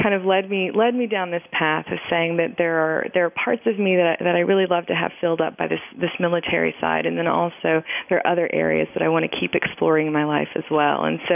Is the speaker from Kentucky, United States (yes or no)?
yes; Kentucky, United States; one of the main ones for me was I grew up in Kentucky, mm-hmm.